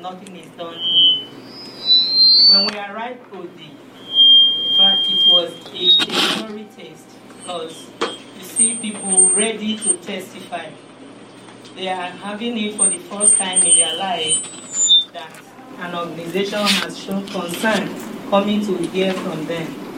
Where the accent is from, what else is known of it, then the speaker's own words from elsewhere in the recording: Delta, Nigeria; from Delta State, Nigeria.